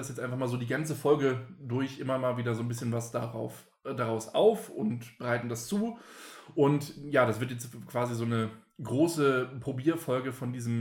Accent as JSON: {"language": "German", "country": "Germany", "said": "Ich find's legendär."}